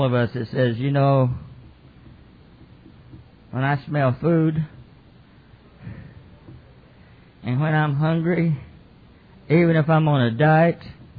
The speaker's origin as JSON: {"language": "English", "region": "the South", "country": "United States", "said": "I'm from the South, but you know, you can't tell."}